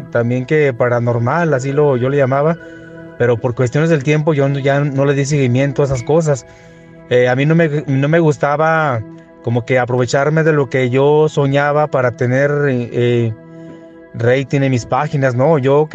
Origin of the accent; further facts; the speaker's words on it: Jerez, Zacatecas, Mexico; Yo aquí en mi pueblo editaba un periódico impreso. Aquí la gente de este lugar, que es de Jerez, Zacatecas, la gente en ese tiempo pues estaba acostumbrada a leer mucho.